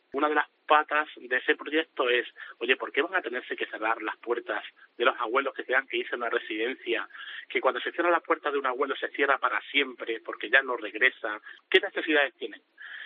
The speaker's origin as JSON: {"language": "Spanish", "town": "Pescueza", "region": "Extremadura", "country": "Spain", "tie": "born or raised there", "said": "como yo soy una de las familias que he retornado a volver a vivir en mi pueblo."}